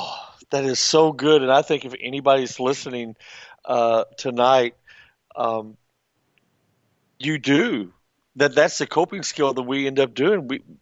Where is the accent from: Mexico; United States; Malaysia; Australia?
United States; St. Louis, Missouri; I'm from the St. Louis area